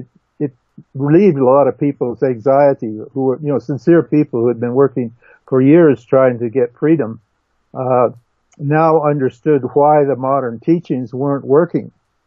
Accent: United States; I'm an American, and I had the advantage of actually hearing these teachings

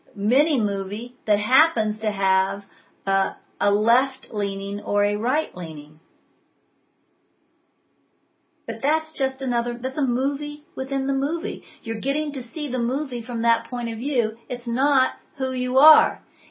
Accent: Tulsa, Oklahoma, United States; I was raised in Tulsa, Oklahoma.

